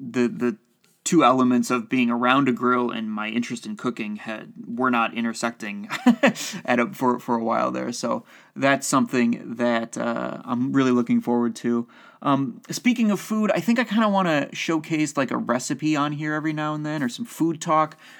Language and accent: English; Toledo, Ohio, United States; I'm from Toledo, which is only 3 hours away from Cincinnati